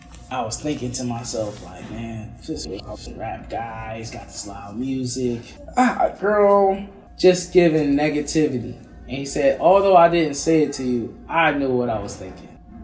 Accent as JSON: {"language": "English", "town": "Philadelphia", "region": "Pennsylvania", "country": "United States", "said": "because I'm from West Philly … the whole Fresh Prince thing."}